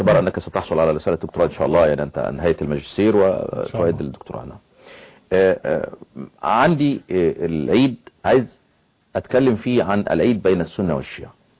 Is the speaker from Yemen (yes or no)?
no; Egypt; وما هو كان موروثا من الدولة الفاطمية عندنا في مصر تحديدا يعني.